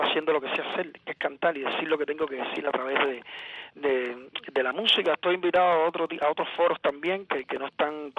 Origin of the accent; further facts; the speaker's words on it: Cuba; Yo soy cubano, vivo en Cuba